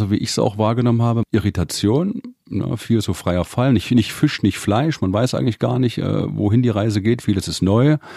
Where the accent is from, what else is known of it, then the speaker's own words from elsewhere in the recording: Delitzsch, Saxony, Germany; Das ist eine Kleinstadt bei Leipzig, Delitzsch. Ja, so 25.000 Einwohner und da, ja, das ist ja fast damals schon ein Dorf gewesen, da kennt jeder jeden dann.